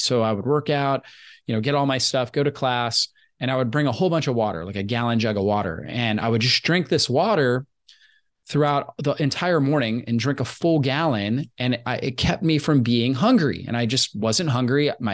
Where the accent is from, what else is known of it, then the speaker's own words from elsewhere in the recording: Florida, United States; And I grew up in Florida, been sunburnt more than somebody should be back in my early days.